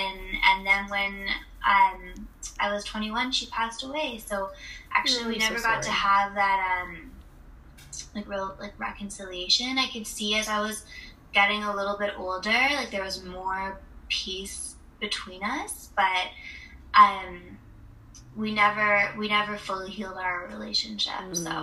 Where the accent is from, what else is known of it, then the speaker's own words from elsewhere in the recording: Vancouver, British Columbia, Canada; also born or lived in England; But I spent a little bit of time, actually a large chunk of my childhood, living in England. Nice. And then moved back to Vancouver for high school, lived in Victoria for a bit, but I feel like mostly I'm from here, from Vancouver.